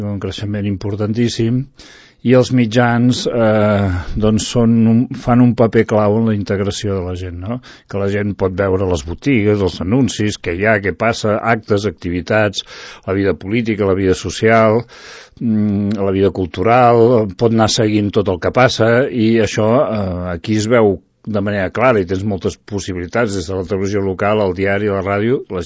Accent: Girona, Catalonia, Spain; now in Sant Cugat, Spain; quan m'han preguntat tu d'on ets, pues jo dic que soc de Sant Cugat, he viscut més anys a Sant Cugat que a Girona, no? Tot i, abans deia que era de Girona, però ara ja no té cap sentit dir que soc de Girona, perquè no m'hi sento, no? Em sento d'aquí

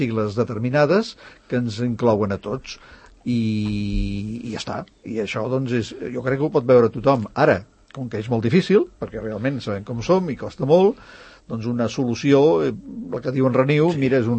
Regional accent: Catalonia, Spain

